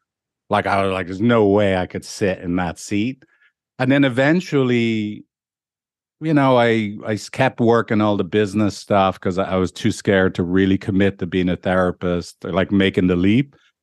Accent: Dublin, Leinster, Ireland; You know, I grew up in Dublin where the culture where people ask you what school you went to.

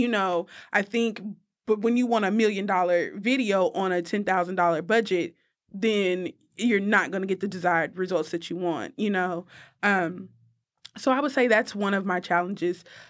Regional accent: Austin, Texas, United States; now in Atlanta, United States; where I'm coming from Austin and not knowing anybody and, you know, happen to pop in Atlanta

